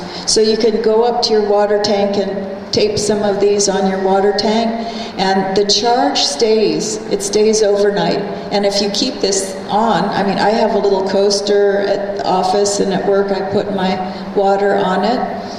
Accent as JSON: {"language": "English", "region": "Hawaii", "country": "United States", "tie": "born or raised there", "also_born_or_lived": "New York / Los Angeles", "said": "I lived in New York at the time, which was something because I was born and raised in Hawaii, so I never thought I would ever move to Los Angeles"}